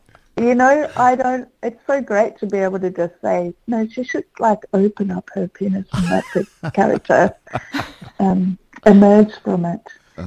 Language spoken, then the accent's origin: English; Melbourne, Victoria, Australia; I'm actually from Melbourne.